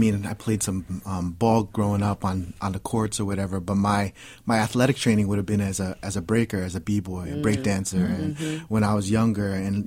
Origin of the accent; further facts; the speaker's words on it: Edison, New Jersey, United States; the irony of growing up in Edison, New Jersey